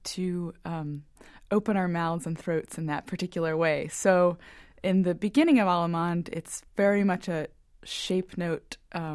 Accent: North Carolina, United States; I'm from North Carolina.

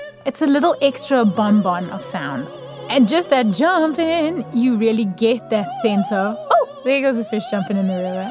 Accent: South Africa; speaking as a South African

